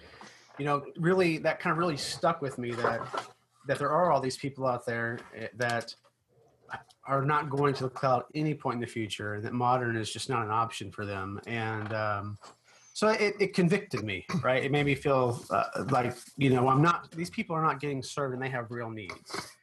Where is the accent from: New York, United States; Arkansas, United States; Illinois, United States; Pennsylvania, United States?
Arkansas, United States; They call it hillbilly tabs because I'm from Arkansas. I'm a hillbilly, right?